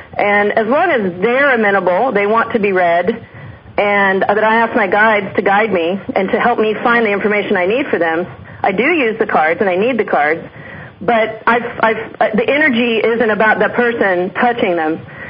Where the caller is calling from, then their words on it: New Zealand; Well, I'm calling from New Zealand, just so you know.